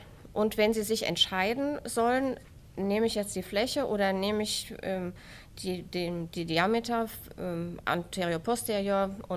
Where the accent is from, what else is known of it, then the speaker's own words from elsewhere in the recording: Germany; moved away as an adult; now in Vienna, Austria; Ich gehöre in diesem Dachkonzept zu den Migranten in Österreich. Ich komme aus Deutschland und arbeite als Leiterin im Kinderherzzentrum in Wien.